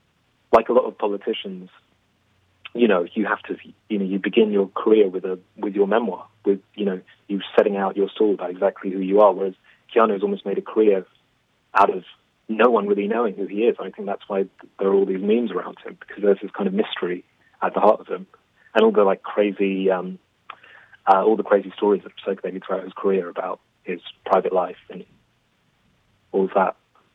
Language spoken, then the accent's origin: English; London, United Kingdom; I'm English, I'm from London.